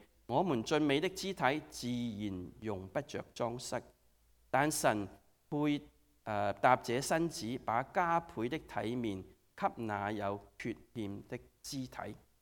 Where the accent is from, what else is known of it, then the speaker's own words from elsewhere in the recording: Guangdong, China; 我哋廣東人有時講嘢咧係比較點講啊？直接啲同埋好苛刻啲啊